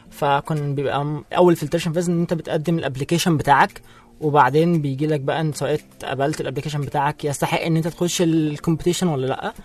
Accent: Egypt; عندنا في مصر

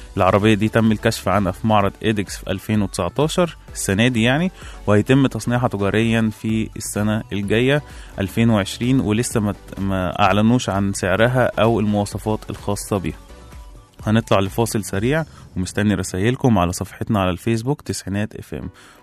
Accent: Egypt; فيلم حملة فريزر عندنا في مصر هنا

